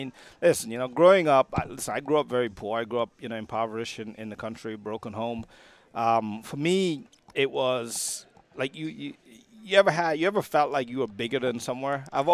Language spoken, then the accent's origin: English; Trinidad & Tobago; moved away as an adult; I worked, I moved here when I was 18 from Trinidad, $500 in my pocket, and I'm a true immigrant story, man.